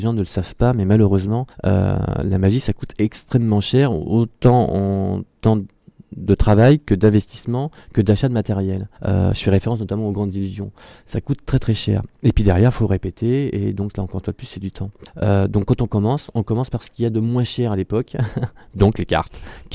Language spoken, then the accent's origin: French; Châteauroux, Centre-Val de Loire, France; Sachant que moi, je suis natif de Châteauroux, c'était très petit à l'époque, pas beaucoup d'informations, les communications étaient un peu limitées.